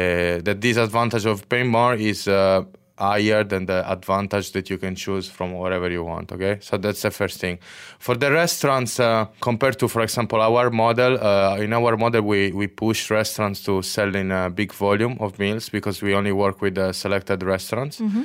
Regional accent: Italy; moved away as an adult; now in Malaysia; So I'm from Italy. My background is in sales and market research. I came in Malaysia in 2014.

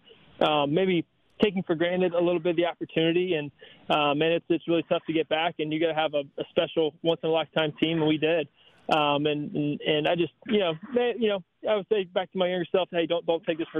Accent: Georgia, United States; Growing up in Georgia, for sure.

